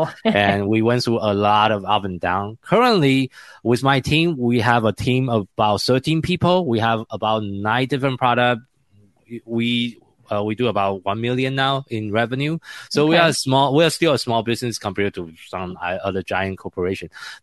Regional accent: Taiwan; also born or lived in Japan; I'm originally from Taiwan.

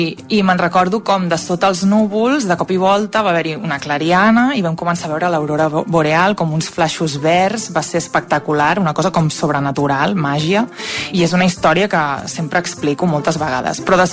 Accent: Parets del Vallès, Catalonia, Spain; tinc 38 anys, sóc de Parets

